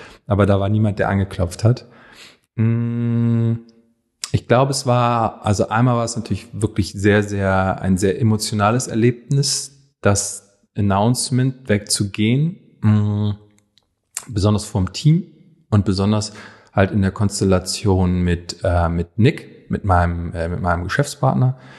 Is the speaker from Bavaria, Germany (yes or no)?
no; Hamburg, Germany; Ich komme aus dem Hamburger Westen ursprünglich.